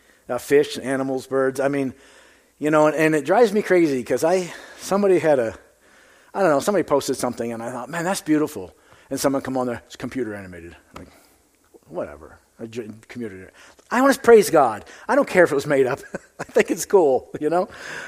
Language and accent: English; Maine, United States; I'm from Maine. The trees grow like this.